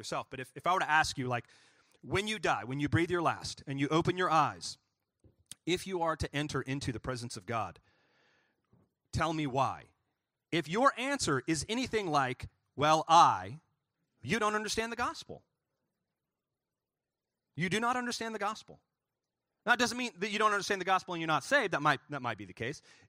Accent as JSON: {"language": "English", "region": "Texas", "country": "United States", "said": "Everybody keeps reminding me that Texas is not the South. You're not a Southerner. I'm like, okay, we're Texan."}